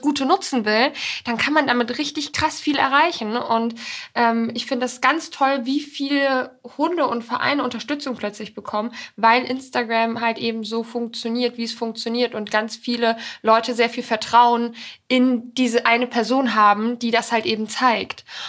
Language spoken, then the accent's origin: German; Poland; Ich kenne das auch bei uns auf dem Bauernhof bei meinem Opa. Da bin ich auch ganz viel groß geworden in Polen.